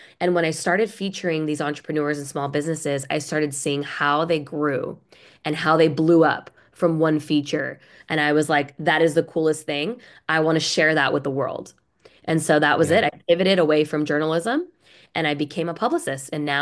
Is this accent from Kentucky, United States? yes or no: no; Los Angeles, California, United States; I'm originally from Los Angeles.